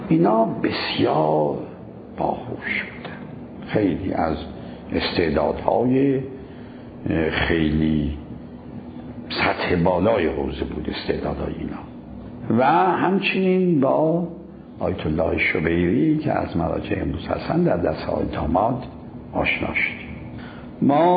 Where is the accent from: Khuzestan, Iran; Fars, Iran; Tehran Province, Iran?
Fars, Iran; Shiraz; وقتی من از شیراز آمدم به قم، خودم رو در یه محیط کاملا نو و تازه و جدیدی دیدم